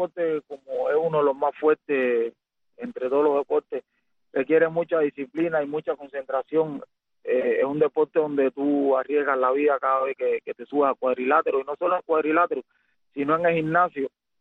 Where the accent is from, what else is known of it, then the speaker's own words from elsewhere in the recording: Nuevitas, Camagüey, Cuba; porque ahí fue donde yo nací, y especialmente a la gente de Nuevita que me vieron crecer